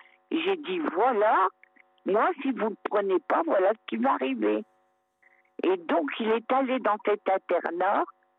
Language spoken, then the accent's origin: French; Berck-sur-Mer, Hauts-de-France, France; born there; Moi, je suis née à Berck-sur-Mer.